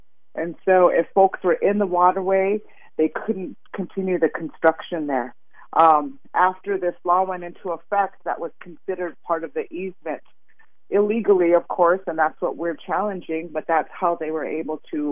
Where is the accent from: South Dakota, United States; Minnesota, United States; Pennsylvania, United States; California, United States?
South Dakota, United States; Rosebud; now in New Orleans, United States; I'm Suchangu Lakota from Rosebud, South Dakota. That's my language. I introduced myself to everybody. I am a mother of three. I live in New Orleans, Louisiana for about 11 years now.